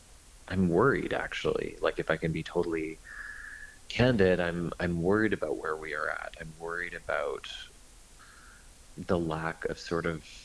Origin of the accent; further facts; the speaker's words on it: Edmonton, Alberta, Canada; now in Toronto, Canada; I grew up in Edmonton, my heart sort of belongs to smaller communities that are trying to figure out how to make sense of this world, because you know, certainly now living in Toronto